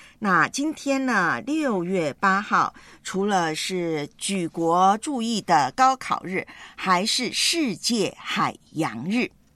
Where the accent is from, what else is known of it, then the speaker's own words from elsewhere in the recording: Taiwan; 在我的老家台湾呢